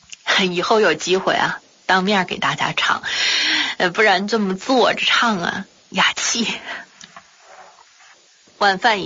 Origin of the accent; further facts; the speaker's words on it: Tibet, China; 不光是建军，就连我这个从小在西藏长大的孩子都从来没有受过这么高格的礼遇。